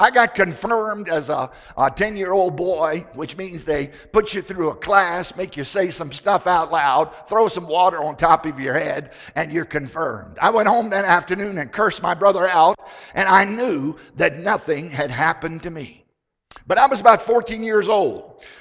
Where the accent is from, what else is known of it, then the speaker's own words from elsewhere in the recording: Virginia, United States; I grew up in Southside, Virginia on a tobacco farm. My father was nearly a half century old when I was born.